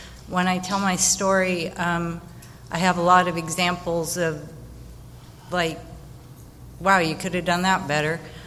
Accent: Escondido, California, United States; So I grew up in Escondido, and I had a relatively normal childhood.

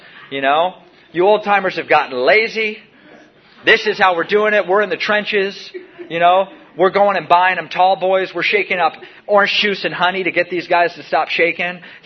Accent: Washington, United States; You know, I grew up in Washington. It's just like the whole world's a bathroom.

